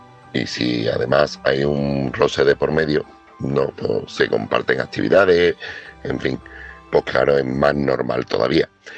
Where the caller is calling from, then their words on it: Seville, Andalusia, Spain; corresponsal de Sevilla